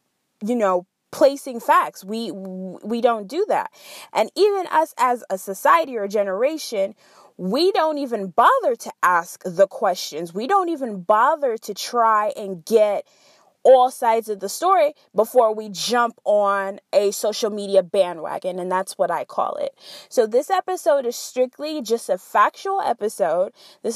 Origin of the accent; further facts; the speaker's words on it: DR Congo; now in United States; I am of Congolese origin. I am from the Democratic Republic of Congo, but I reside in the US and then I also reside in China.